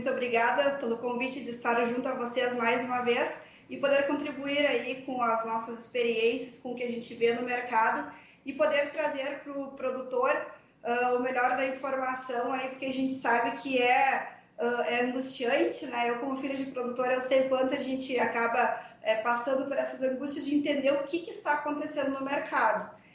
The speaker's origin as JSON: {"language": "Portuguese", "region": "Rio Grande do Sul", "country": "Brazil", "said": "eu sou do Rio Grande do Sul, né? A nossa corretora fica em Pelotas, mas hoje eu estou em Sinop, aqui no Mato Grosso"}